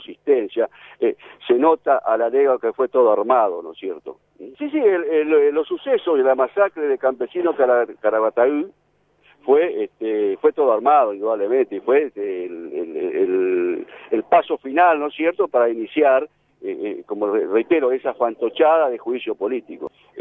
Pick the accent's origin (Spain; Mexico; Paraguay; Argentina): Paraguay; como ciudadano paraguayo